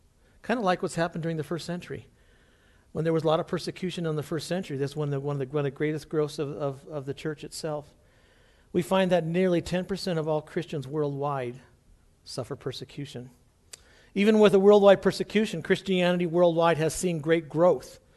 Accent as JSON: {"language": "English", "region": "Oregon", "country": "United States", "said": "2 years ago in Portland, Oregon, Oregon is where my home state is."}